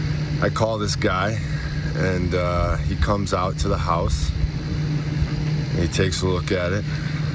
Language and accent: English; Wisconsin, United States; I'm from Wisconsin. Don't have a lot of experience with snakes